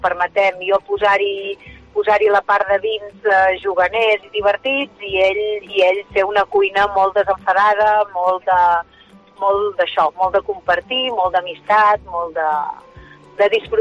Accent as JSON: {"language": "Catalan", "town": "Berga", "region": "Catalonia", "country": "Spain", "tie": "born or raised there", "said": "els dos negocis de restauració que tinc engegats a la meva ciutat natal, a Berga"}